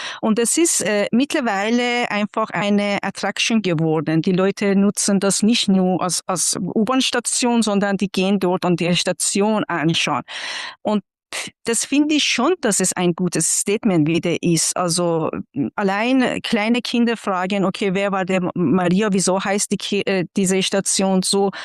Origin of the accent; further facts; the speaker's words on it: Isfahan, Iran; German is a second language; now in Germany; ich komme aus Isfahan